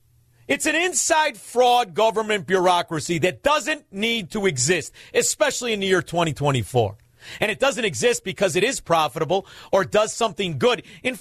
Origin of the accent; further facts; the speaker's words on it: Melrose Park, Illinois, United States; I'm not this pretty growing up in Melrose Park … because I can't take care of myself.